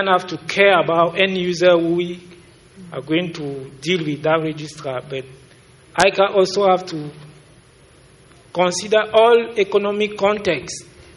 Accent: Cameroon; I'm a fellow from Cameroon.

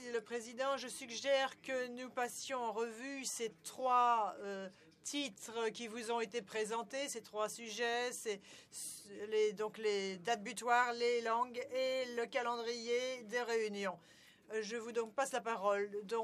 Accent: Argentina; French is a second language; je viens de cette région. Je viens d'Argentine, plus précisément

